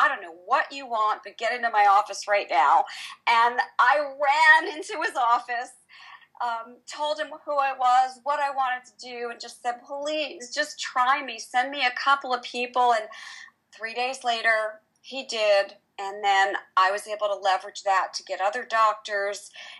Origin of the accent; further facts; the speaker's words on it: East Coast, United States; now in Midwest, United States; I grew up on the East Coast, and I now moved to the Midwest as my husband had gotten a job there.